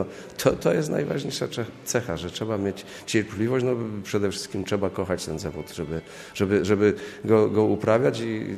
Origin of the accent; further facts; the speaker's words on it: Zakopane, Lesser Poland, Poland; No ja pochodzę akurat z gór, z Zakopanego